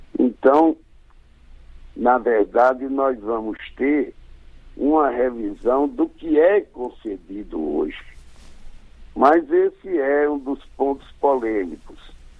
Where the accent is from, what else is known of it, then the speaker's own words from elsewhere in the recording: Rio Grande do Norte, Brazil; que é ouvinte aqui da minha terra natal, do Rio Grande do Norte